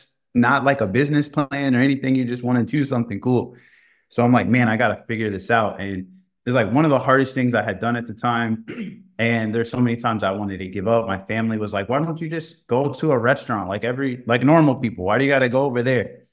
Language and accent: English; Indiana, United States; I'm originally from Indiana.